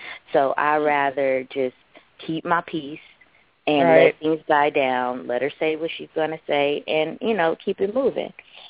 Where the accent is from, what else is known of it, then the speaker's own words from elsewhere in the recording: San Francisco, California, United States; now in Los Angeles, United States; we're originally from San Francisco and relocated to LA, my mom and I.